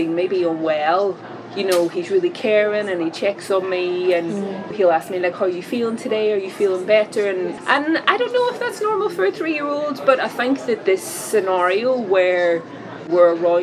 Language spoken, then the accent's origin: English; Northern Ireland, United Kingdom; I'm from Northern Ireland.